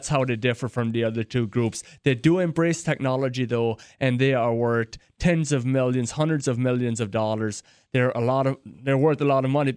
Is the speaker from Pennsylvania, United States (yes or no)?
no; North Dakota, United States; born there; And I was born in North Dakota near Grand Forks.